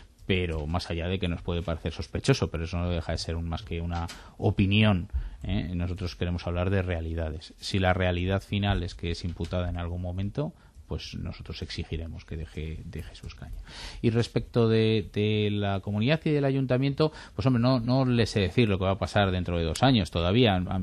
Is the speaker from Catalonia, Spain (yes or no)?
no; Madrid, Community of Madrid, Spain; yo ejerzo de madrileño porque soy madrileño, y es verdad.